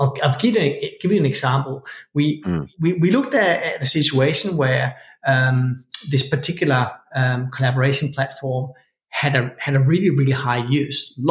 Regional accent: Australia; we see a big difference in my home country of Australia.

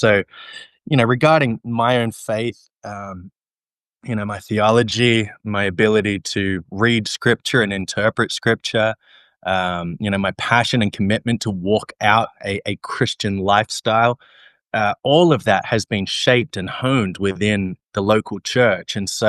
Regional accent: Australia; now in United States; as an Australian speaking to a bunch of South Africans

